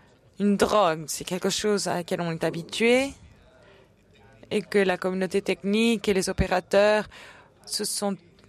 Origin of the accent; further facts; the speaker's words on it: Cuba; Moi, je viens du Cuba.